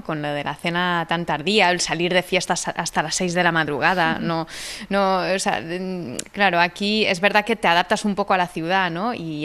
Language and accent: Spanish; Barcelona, Catalonia, Spain; also born or lived in Andorra; yo al final me he criado en Barcelona, pero soy de Andorra